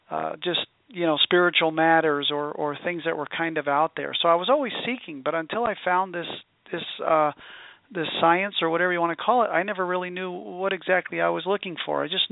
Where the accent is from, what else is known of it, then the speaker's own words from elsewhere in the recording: New Jersey, United States; moved away as an adult; now in California, United States; I came to California from New Jersey as a young man more than 30 years ago.